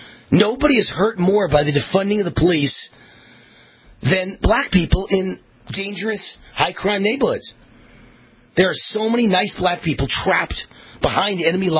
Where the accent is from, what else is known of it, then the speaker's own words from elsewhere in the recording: Nevada, United States; And then you could tack on my home state of Nevada.